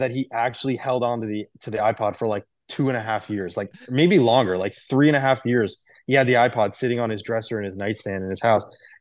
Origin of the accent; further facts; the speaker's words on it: Miami, Florida, United States; Yeah, I grew up in Miami, and my dad worked for the USTA. And their offices moved from Miami to Boca. So we moved from Miami to Jupiter.